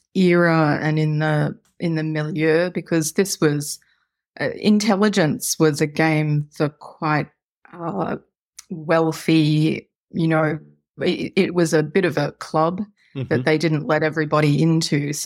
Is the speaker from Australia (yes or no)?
yes; Australia; And I feel that being Australian gives me this sort of unique position that I can translate for the Americans the British sensibility.